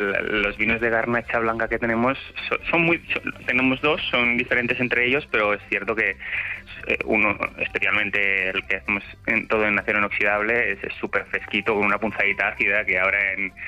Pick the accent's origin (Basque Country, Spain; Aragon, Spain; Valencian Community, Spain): Aragon, Spain; Nonaspe; Así es, somos nonaspinos de Nonaspe. Estamos en cerquita de la frontera entre Cataluña y Aragón.